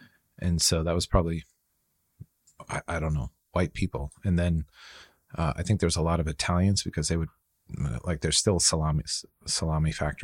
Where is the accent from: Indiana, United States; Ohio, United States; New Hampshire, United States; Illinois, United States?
New Hampshire, United States; And like, I'm from New Hampshire, and I never even went to New York.